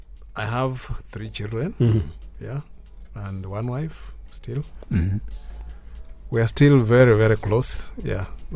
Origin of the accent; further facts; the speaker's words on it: India; now in Nairobi, Kenya; When I came from India